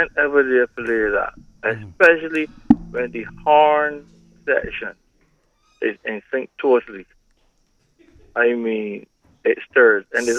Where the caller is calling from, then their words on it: Saint Philip, Barbados; The capital of Barbados, St. Philip.